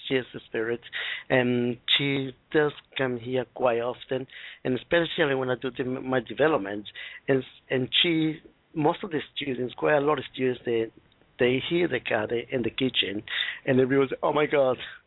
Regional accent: Colombia; first language Spanish; English is a second language; No, I'm South American. I came from Colombia.

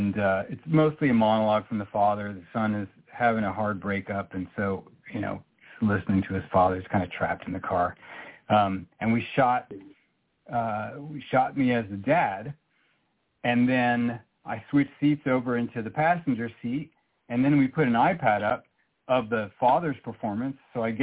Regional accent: New York, United States; And this teenage boy in Arkansas in the Duck episode was so foreign to me as a New Yorker.

